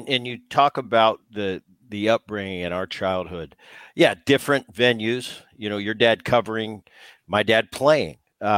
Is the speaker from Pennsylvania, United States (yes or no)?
yes; Philadelphia, Pennsylvania, United States; moved away; also born or lived in Anaheim; I grew up in Philadelphia around Veterans Stadium, later moved. My dad got traded to the Angels, so I was running around Anaheim Stadium for years.